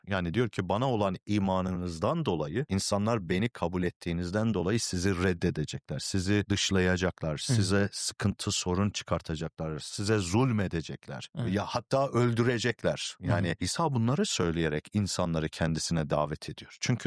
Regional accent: Sivas, Turkey; Ama gene de seviyorum. Sivaslıyız yani sonuçta.

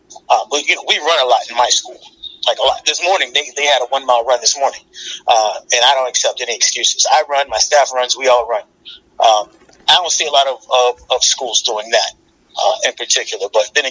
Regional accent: Palmetto, Florida, United States; But, you know, I'm from Palmetto, Florida. You know, look it up on the map. It's really small.

